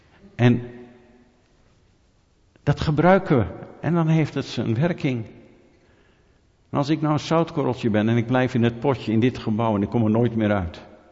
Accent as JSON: {"language": "Dutch", "country": "Netherlands", "said": "En ik ben een Nederlander."}